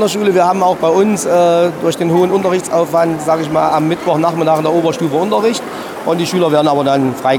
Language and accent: German; Thuringia, Germany; now in Eupen, Belgium; Also ich komme ja eigentlich aus Thüringen